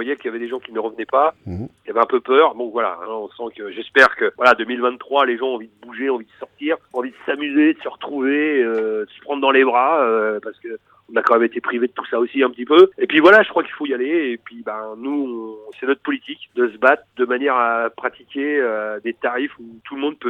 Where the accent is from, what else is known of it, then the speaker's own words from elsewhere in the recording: Normandy, France; also born or lived in Loire-Atlantique / Vienne / Vendée; j'ai vécu un grand moment de ma jeunesse, j'ai vécu dans le Calvados, donc moi que tu dois connaître, hein, j'habitais au Nez-sur-Redon.